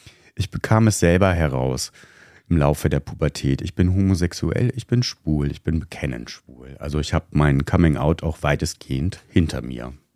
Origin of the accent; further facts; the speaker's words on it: Wilhelmshaven, Lower Saxony, Germany; born there; bin gebürtig aus Wilhelmshaven. Dort bin ich zur Welt gekommen. Die Wurzeln meiner biologischen Mutter sind im heutigen Nordmazedonien